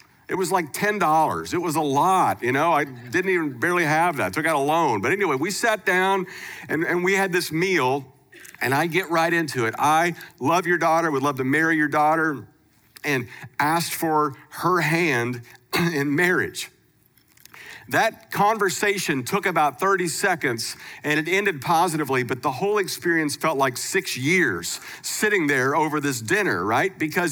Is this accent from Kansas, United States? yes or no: yes; Kansas, United States; also born or lived in California; But anyway, I grew up in Kansas, and then I made my way to California, where I was there for 20 years at a church out there.